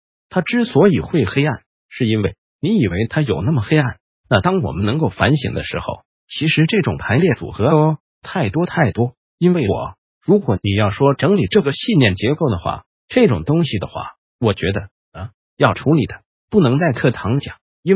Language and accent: Chinese; Taiwan; 我觉得我们台湾人好喜欢把自己的情绪的责任推卸给别人对不对？